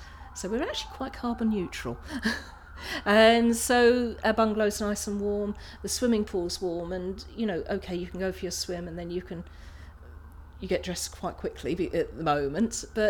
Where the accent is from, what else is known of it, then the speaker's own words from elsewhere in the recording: Dartford, South East England, United Kingdom; born there; now in England; I'm 61. I was born in Dartford, Kent, but I now live in Spielplatz at Bricket Woods and Albans. And Spielplatz is a naturist community which has been in existence for about 70 years.